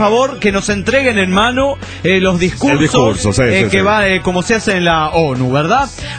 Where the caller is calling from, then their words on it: Mexico City, Mexico; del DF mexicano.